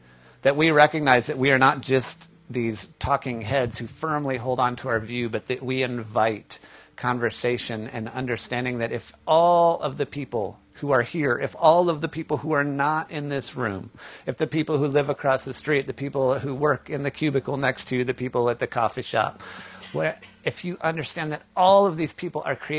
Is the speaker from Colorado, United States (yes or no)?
yes; Colorado, United States; I grew up in Colorado, and so that meant I got to spend a lot of time in the mountains.